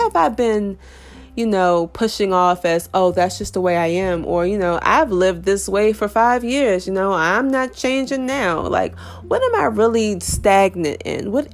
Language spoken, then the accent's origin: English; Washington, District of Columbia, United States; You know, I grew up in Southeast DC where it was normal to see people getting jumped.